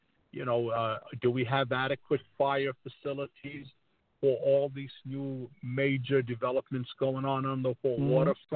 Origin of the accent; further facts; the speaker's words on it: Yonkers, New York, United States; You know, all my life mm-hmm. I grew up here in Yonkers.